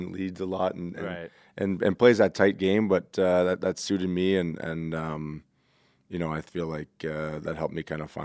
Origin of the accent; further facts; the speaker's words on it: Ontario, Canada; growing up in Northern Ontario, we see a lot of them